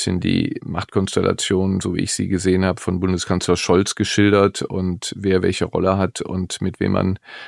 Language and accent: German; Rhineland, Germany; Nun bin ich Rheinländer und als Rheinländer fällt das einem nicht so schwer.